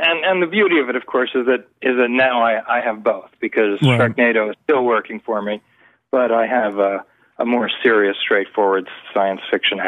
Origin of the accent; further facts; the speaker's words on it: New York City, New York, United States; I was born in a hospital in New York City. A regular people hospital, not a single shark in sight. I grew up in New York.